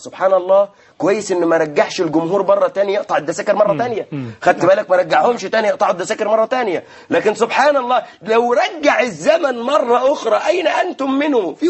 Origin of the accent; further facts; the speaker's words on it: Sharqia Governorate, Egypt; أنا من الشرقية، أنا من الشرقية.